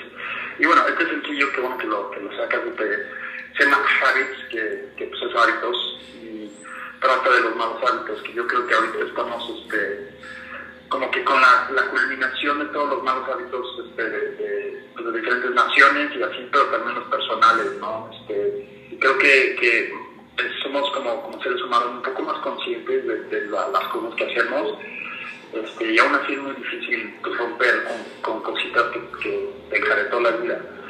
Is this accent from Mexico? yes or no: yes; Mexico; yo puedo también sentirme con orgullo de que estoy en México, mi país, mi gente